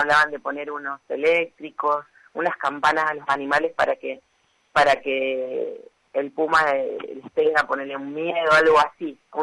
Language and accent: Spanish; Rosario, Santa Fe, Argentina; soy de Rosario